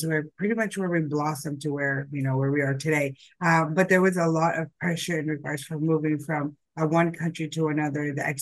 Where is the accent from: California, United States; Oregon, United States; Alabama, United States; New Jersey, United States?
California, United States; also born or lived in Philippines; now in Sydney, Australia; I do reside in Sydney, but I am born in the Philippines, and I grew up in California.